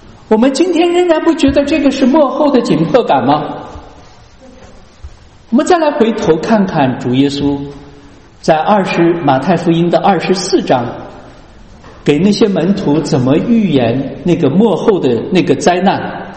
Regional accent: China; now in United States; 我们中国人穷惯了，也被独裁政府压制惯了，所以每个人都是为了这样一个目的来到这个国家。

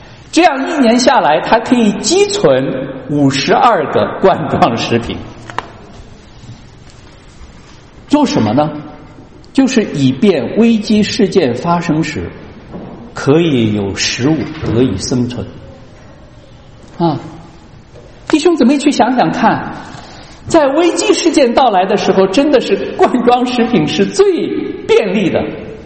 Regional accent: China; 弟兄姊妹，我们平时可能我们中国人很不喜欢这个

